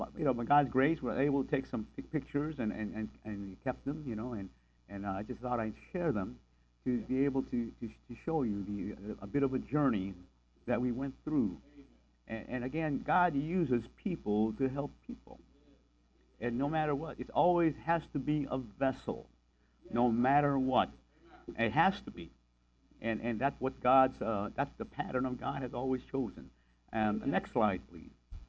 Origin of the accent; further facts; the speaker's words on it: Philippines; And some of them thought I was Mexican, but I told them, no, I'm Filipino.